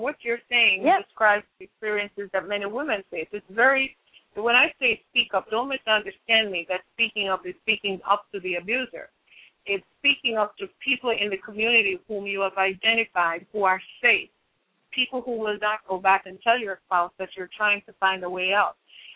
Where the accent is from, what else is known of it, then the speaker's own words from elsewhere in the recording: Jamaica; born there; And I was born in Jamaica, and I journeyed from Jamaica to Florida.